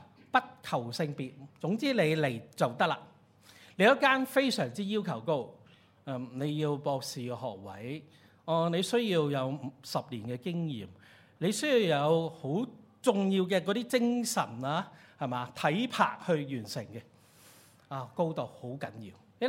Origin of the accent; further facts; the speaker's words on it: China; 我们中国人很熟的、我们讲苦，人生有什么苦啊？